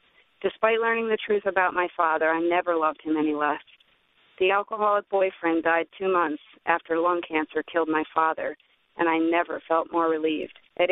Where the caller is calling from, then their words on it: New Jersey, United States; I'm calling from New Jersey.